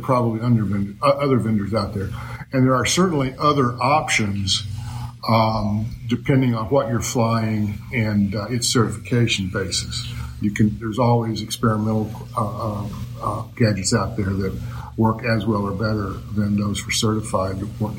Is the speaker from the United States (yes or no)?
yes; Sarasota, Florida, United States; I'm from Sarasota.